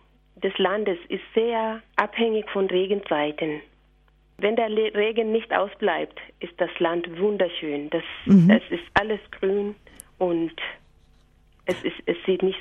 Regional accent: Manyara, Tanzania; Ja, ich komme von Nordost, von Tansania, in der Diözese Mbulu. Ich bin im Landgebiet aufgewachsen, das heißt nicht in der Stadt, in ländlicher Gegend.

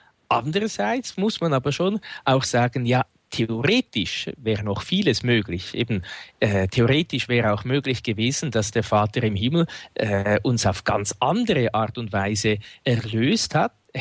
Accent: Winterthur, Zurich, Switzerland; Dann in Winterthur, dort wo ich aufgewachsen bin

